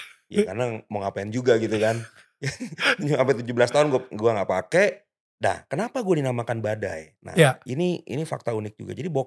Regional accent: Jakarta, Indonesia; born there; Tapi gue lahir di Jakarta lah.

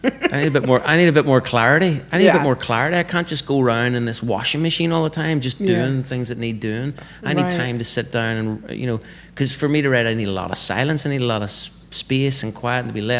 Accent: Bangor, Northern Ireland, United Kingdom; born there; now in Aberfeldy, United Kingdom; I was born in Bangor, County Down.

